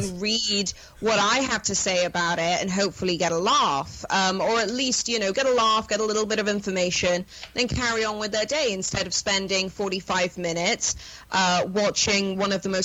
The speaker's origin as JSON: {"language": "English", "country": "United Kingdom", "said": "Oh my God! Okay, well, like, I'm British, dude."}